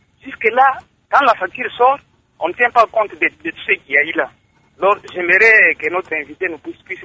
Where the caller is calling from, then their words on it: Kamina, Haut-Lomami, DR Congo; ça tombe mieux ici chez nous à Kamina.